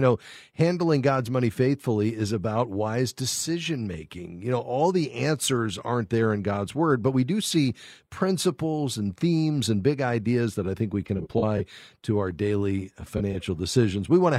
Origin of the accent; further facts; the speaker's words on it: Fort Lauderdale, Florida, United States; We're going to my hometown, Fort Lauderdale, Florida.